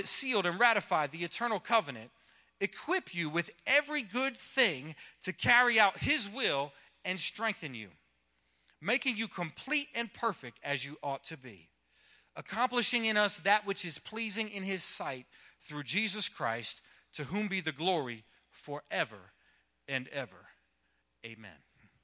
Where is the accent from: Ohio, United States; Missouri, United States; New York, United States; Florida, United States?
New York, United States; Manhattan; I love how growing up in Manhattan was a very exciting experience, you could say.